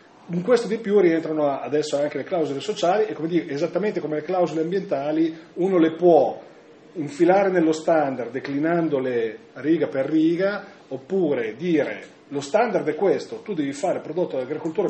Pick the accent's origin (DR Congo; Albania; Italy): Italy; Carpi, Emilia-Romagna; sono di Carpi